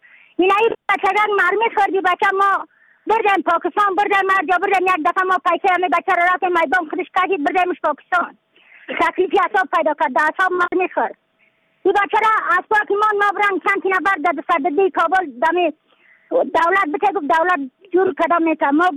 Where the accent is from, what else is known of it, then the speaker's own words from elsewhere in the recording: Badakhshan, Afghanistan; از بدخشان هستم، مرکز بدخشان، سوالی اطلی پایان قیره